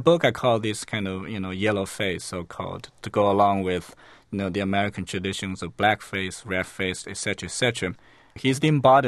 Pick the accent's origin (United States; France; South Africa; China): China; English is a second language; moved away; You know, I grew up in China, and I used to watch a lot of Chinese operas.